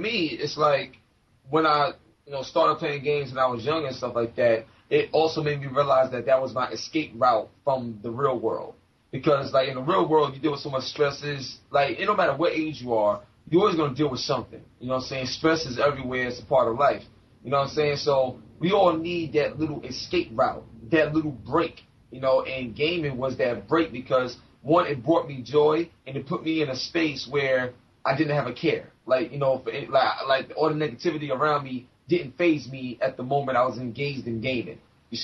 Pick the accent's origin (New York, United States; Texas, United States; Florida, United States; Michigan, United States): New York, United States; Brooklyn; Well, I'm from Brooklyn, East New York. Originally, I'm actually, I live in Queens right now, but Brooklyn, stand up all day. That's where I'm from.